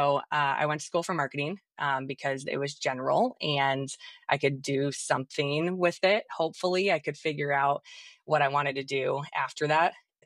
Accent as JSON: {"language": "English", "region": "Iowa", "country": "United States", "tie": "born or raised there", "said": "So I grew up in Eastern Iowa."}